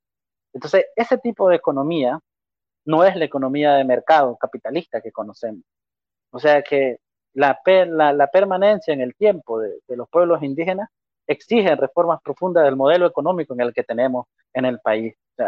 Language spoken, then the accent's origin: Spanish; Nicaragua; Somos nicaragüenses, queremos seguir siendo parte de este país